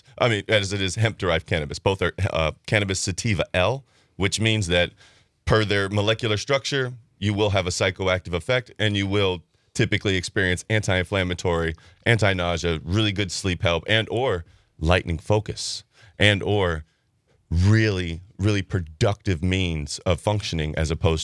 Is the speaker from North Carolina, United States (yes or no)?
yes; Camp Lejeune, North Carolina, United States; I grew up in Camp Lejeune, which is East Coast Marine Central. Shout out Camp Lejeune. That's the proper pronunciation. But I'm raised in the military